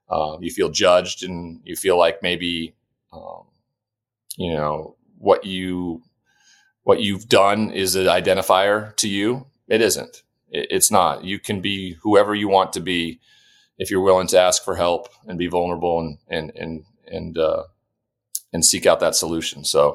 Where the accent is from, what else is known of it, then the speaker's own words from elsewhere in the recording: Montana, United States; now in Connecticut, United States; there's not too many people on my block here in Connecticut or in my home state of Montana that could ever say that.